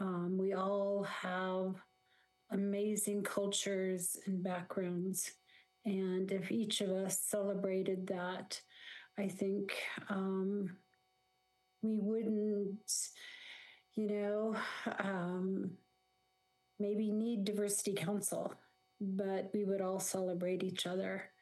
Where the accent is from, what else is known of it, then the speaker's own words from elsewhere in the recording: Manley Hot Springs, Alaska, United States; I grew up in Manly Hot Springs